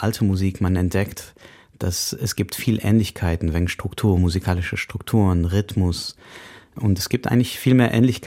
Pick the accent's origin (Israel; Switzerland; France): Israel; Ich komme aus Israel